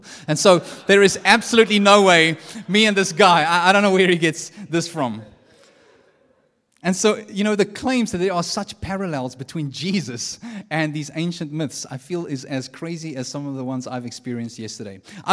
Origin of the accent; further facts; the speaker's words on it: South Africa; accent: South African; I'm a South African, so that accent there, it's not the same.